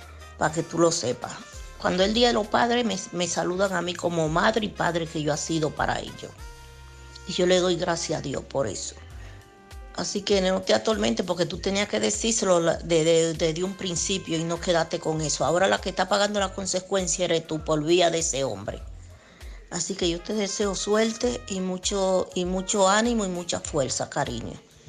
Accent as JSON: {"language": "Spanish", "country": "Dominican Republic", "said": "Cuando yo voy a mi país, porque mis hijos están en mi país, en Santo Domingo."}